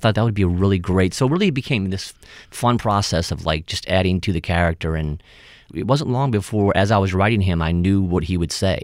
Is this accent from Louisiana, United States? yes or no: yes; New Orleans, Louisiana, United States; that's because I grew up in New Orleans on a porch, you know, talking to people.